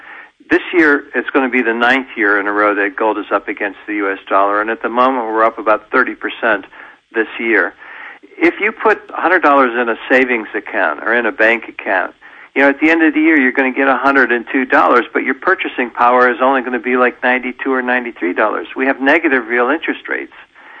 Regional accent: United States; I remember as a kid in the 1950s growing up in the States

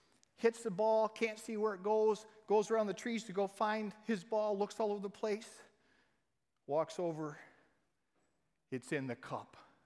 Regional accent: Holland, Michigan, United States; I'm from Holland, Michigan, and it's a privilege to be with you today.

